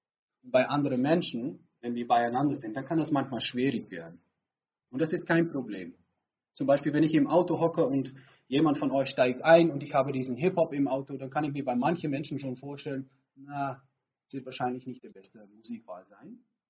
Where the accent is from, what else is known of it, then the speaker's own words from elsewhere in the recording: Netherlands; German is a second language; Ich komme aus Holland, noch etwas nördlicher.